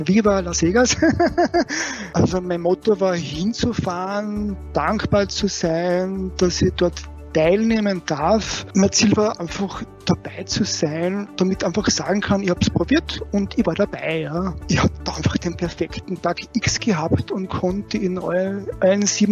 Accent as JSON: {"language": "German", "region": "Carinthia", "country": "Austria", "moved": "as an adult", "said": "ich komme ja eigentlich aus Kärnten. Irgendwann mal ging es dann nach der Matura nach Wien zum Studium"}